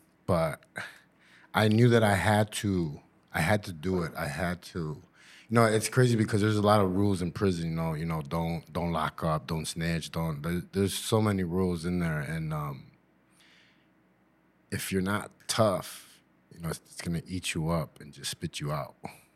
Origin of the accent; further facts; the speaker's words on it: Chicago, Illinois, United States; You know, growing up in Chicago, the way I grew up, were you know they were moving me around so much.